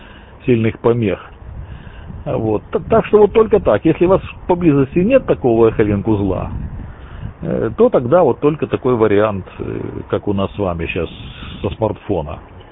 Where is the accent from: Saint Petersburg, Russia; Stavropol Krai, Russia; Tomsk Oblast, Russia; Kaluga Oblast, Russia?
Stavropol Krai, Russia; Georgiyevsk; Вот, я сам из Георгиевска, как вы поняли.